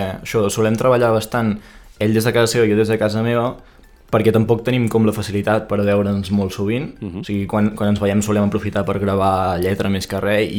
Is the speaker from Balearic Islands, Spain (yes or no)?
no; Catalonia, Spain; com que som de Catalunya, solem escoltar bastanta música en català